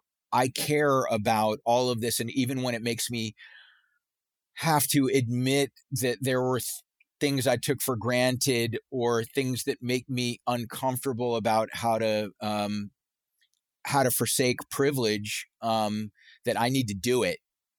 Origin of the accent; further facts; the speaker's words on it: Charleston, South Carolina, United States; I grew up in Charleston, where they started the Civil War, and it's very racially divided economically.